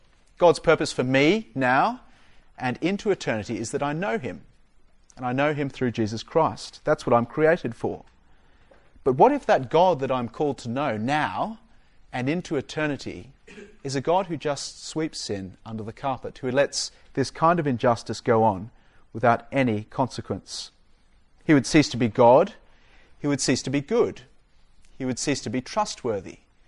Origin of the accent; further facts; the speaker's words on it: Australia; When I was growing up in Australia, the sun was hot.